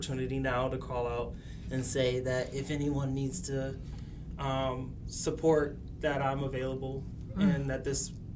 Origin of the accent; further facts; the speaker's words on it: New York, United States; I grew up on the East Side.